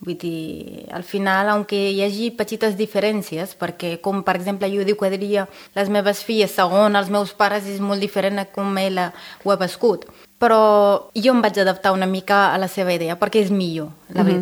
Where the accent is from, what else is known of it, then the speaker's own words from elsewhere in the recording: Casablanca, Casablanca-Settat, Morocco; now in Sant Celoni, Spain; Soc del Marroc, d'origen berber, vull dir, soc del sud del Marroc, però he nascut a Casablanca. I he crescut a Casablanca, també.